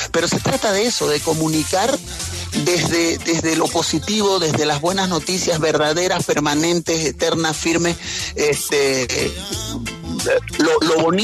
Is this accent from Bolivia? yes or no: yes; Bolivia; aunque venimos nosotros de Bolivia, el sonido que traigo es un sonido al que bauticé como dreadcore